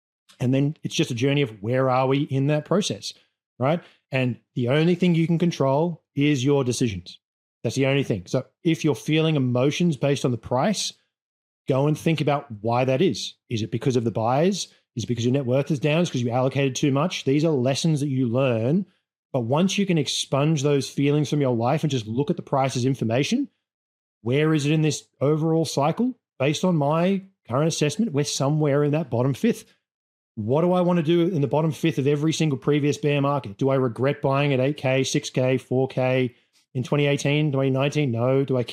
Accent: Australia; I'm an Australian.

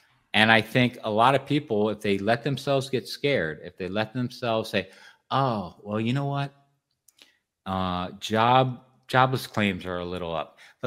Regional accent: LaGrange, Illinois, United States; born there; I was technically born in LaGrange.

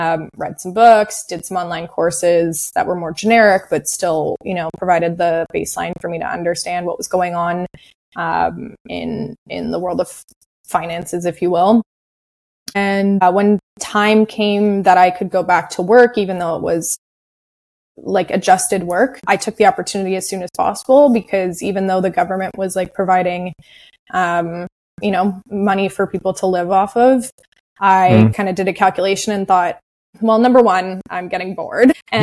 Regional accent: Toronto, Ontario, Canada; I'm originally from Canada. I grew up in the Toronto area.

